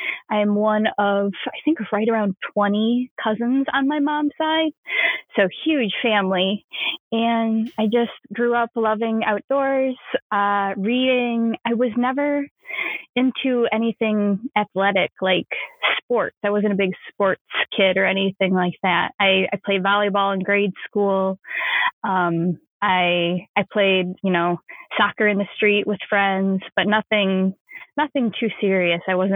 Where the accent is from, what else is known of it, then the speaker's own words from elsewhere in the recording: Saginaw, Michigan, United States; I am born, raised, still live in Michigan. I grew up in Saginaw, which is just like 2 hours from where I live now in the Detroit suburbs. And I've been here my whole, you know, my whole life.